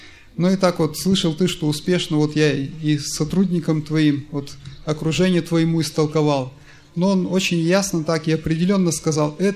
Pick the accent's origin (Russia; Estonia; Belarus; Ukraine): Ukraine; Chervonoarmiiske, Odesa Oblast; Я из Одесского объединения, село Червоноармейское Одесской области. Это юго-запад Одесской области. Ну, недалеко города, какие Измаил, Рени, Болград.